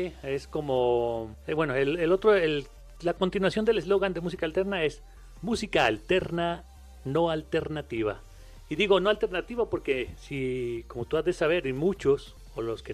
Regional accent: Chihuahua, Mexico; also born or lived in Monterrey; yo soy originario de Chihuahua, al norte de México. La mitad de mi vida también la he vivido en Monterrey, Nuevo León, ya que mi papá es de ahí, mi mamá es de aquí, de Chihuahua, y se conocieron precisamente en Monterrey.

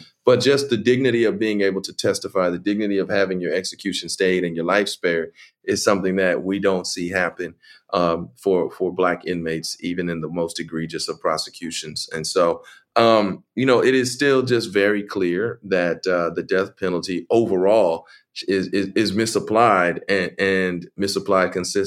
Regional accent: St. Louis, Missouri, United States; She lived not far from my hometown of St. Louis.

